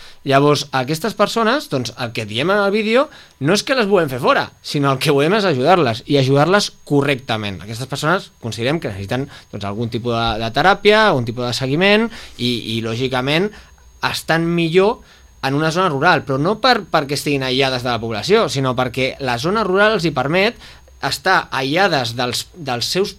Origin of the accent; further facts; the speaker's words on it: Barcelona, Catalonia, Spain; Jo sóc del Poble Sec i en el Poble Sec tampoc considero que sigui correcte